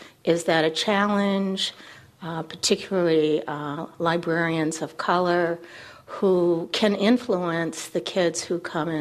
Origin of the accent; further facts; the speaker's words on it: Detroit, Michigan, United States; I wanted to mention that I'm from Detroit.